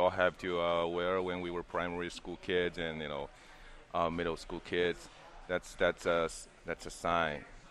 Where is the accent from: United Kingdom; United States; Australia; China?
China; I'm from China, and you know, I have been living there for over 25 years, and I'm you know, kind of like a representative of Chinese post 80s.